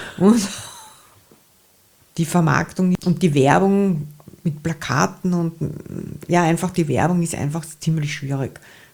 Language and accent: German; Vienna, Austria; Der Tafelspitz, als Wienerin.